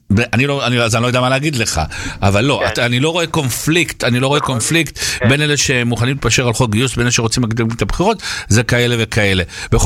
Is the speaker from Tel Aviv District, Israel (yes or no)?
yes; Bnei Brak, Tel Aviv District, Israel; אני פרימיטיבי מבני ברק.